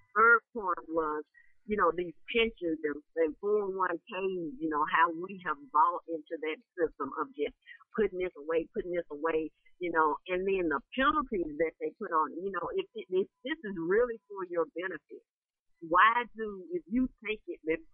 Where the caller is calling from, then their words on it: Dallas, Texas, United States; Hey, Dave. This is … from Dallas, Texas.